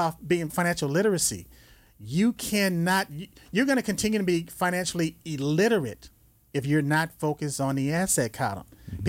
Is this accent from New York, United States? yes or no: no; Los Angeles, California, United States; But growing up in South Central LA, I didn't necessarily like going to high school.